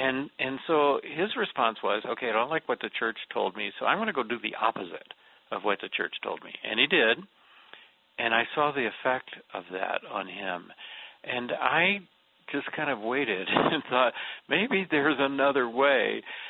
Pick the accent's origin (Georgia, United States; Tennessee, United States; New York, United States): Georgia, United States; Atlanta; I happened to be in my hometown, Atlanta, when that occurred.